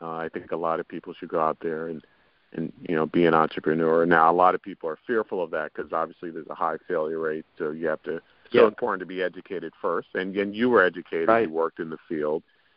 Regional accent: New York City, New York, United States; I'm very blessed to have been born and raised in New York City. I love the city

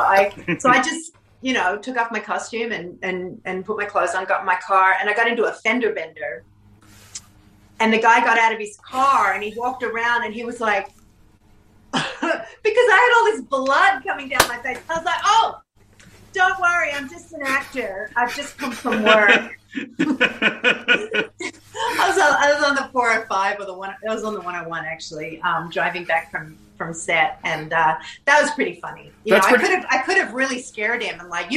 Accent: Australia; You know, we're Australian. We come from a bigger country.

